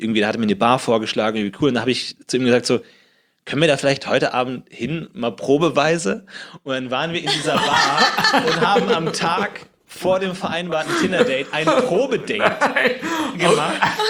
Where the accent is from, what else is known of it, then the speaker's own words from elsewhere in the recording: Munich, Bavaria, Germany; now in Berlin, Germany; Ich komme aus München eigentlich.